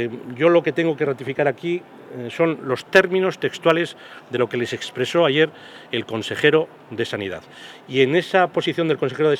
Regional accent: Burgos, Castile and León, Spain; porque yo soy burgalés y a mí algunas cosas me duelen

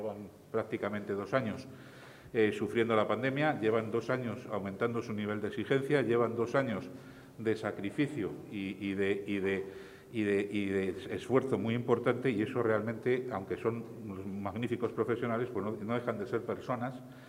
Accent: Castile and León, Spain; como castellano leonés, como médico, como sanitario y como político, no puedo más que darles las gracias en este momento

